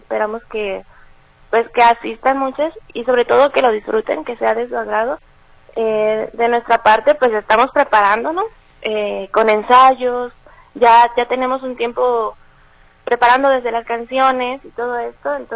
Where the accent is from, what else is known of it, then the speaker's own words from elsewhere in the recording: Guanajuato, Mexico; now in Guadalajara, Mexico; ahora estamos acá en Guadalajara, yo soy de Guanajuato.